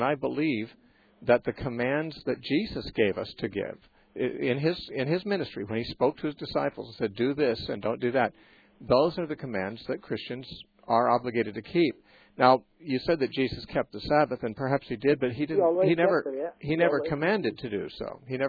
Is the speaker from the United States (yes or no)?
yes; McMinnville, Oregon, United States; from McMinnville, Oregon, which used to be my hometown.